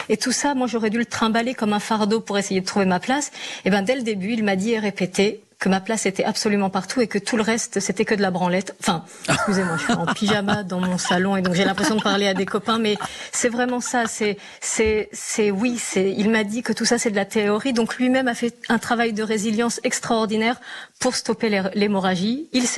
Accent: Agadir, Souss-Massa, Morocco; born there; je suis née au Maroc, à Agadir.

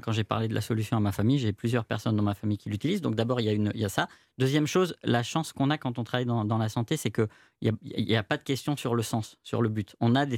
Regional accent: Paris, Île-de-France, France; Moi, je suis parisien, donc j'ai un peu plus de mal à suivre le rythme.

